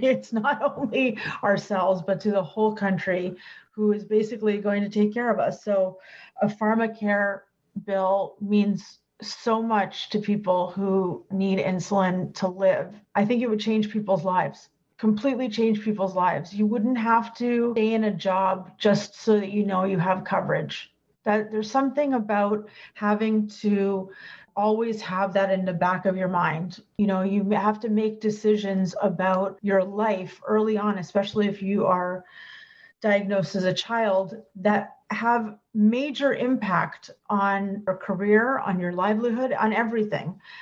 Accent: Toronto, Ontario, Canada; I'm from Toronto

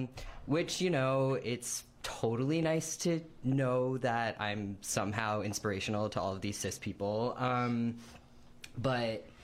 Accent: United States; I mean, you know, I'm from the States

